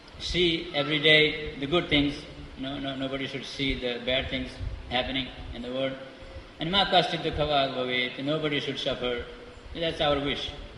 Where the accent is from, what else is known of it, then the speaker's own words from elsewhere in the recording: Nepal; just a week before I was in my hometown in Nepal